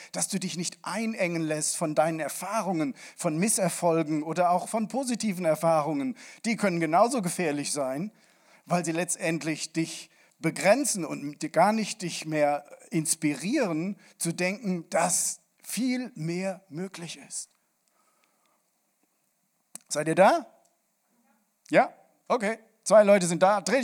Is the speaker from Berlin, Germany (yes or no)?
no; Rhineland-Palatinate, Germany; Und wir haben ja eindeutig hier einen Vorteil als Rheinländer und Moselländer, die umringt sind von Weinbergen.